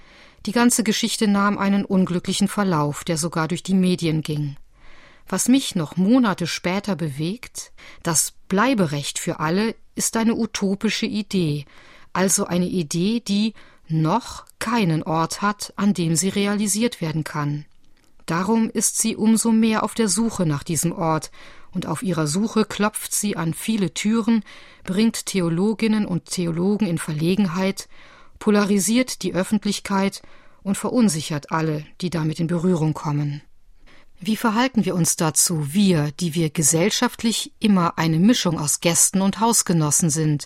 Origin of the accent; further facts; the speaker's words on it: Rhineland, Germany; Verzeihen Sie, wir kommen aus dem Rheinland